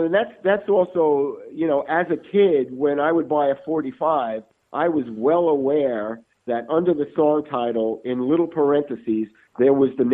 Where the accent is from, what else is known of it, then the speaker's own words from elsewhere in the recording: Brooklyn, New York, United States; here was, I was a kid growing up in Brooklyn.